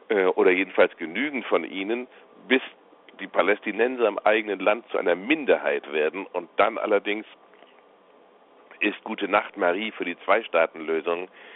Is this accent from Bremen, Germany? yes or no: yes; Bremen, Germany; in meiner Heimatstadt Bremen